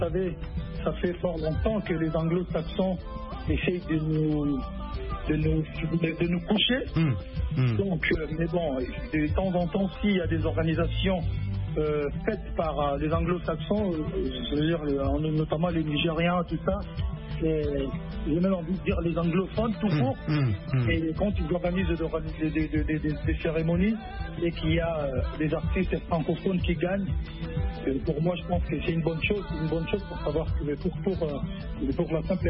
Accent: Bandal, Kinshasa, DR Congo; first language Lingala; French is a second language; Comme je l'ai dit toujours, moi je suis de Bandal. Je suis Mongala. Je suis un lingalophone avant d'être francophone.

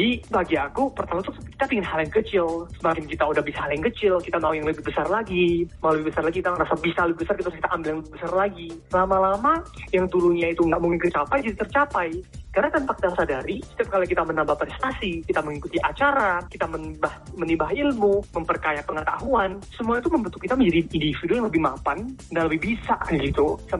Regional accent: Tanjung Pinang, Riau Islands, Indonesia; Kan aku dari Tanjung Pinang, Tanjung Pinang itu di Kepri, Kepulauan Riau.

